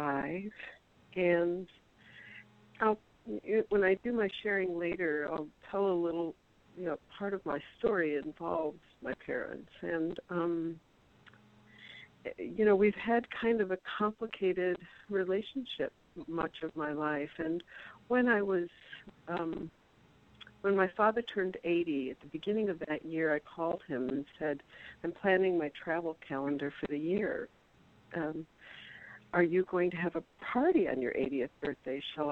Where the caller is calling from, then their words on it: Tucson, Arizona, United States; I am calling today from Tucson, which is where my parents live.